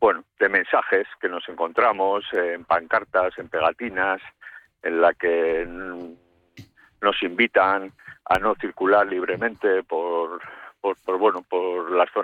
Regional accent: Basque Country, Spain; Nosotros somos parte de este pueblo. Nuestros hijos estudian en las ikastolas, en los diferentes colegios vascos. Nosotros somos parte de las cuadrillas que se mueven a diario por Euskadi.

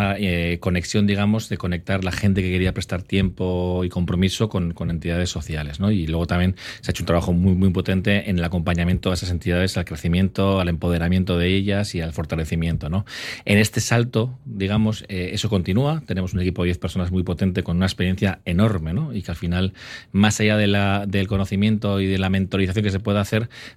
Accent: Basque Country, Spain; los bizkaitarrak somos gente de Ausolana, somos gente con valores muy muy arraigados

